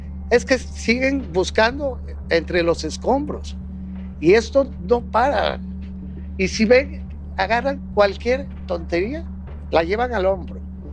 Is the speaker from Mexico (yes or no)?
yes; Acapulco, Guerrero, Mexico; Yo soy de Acapulco y adoro Acapulco.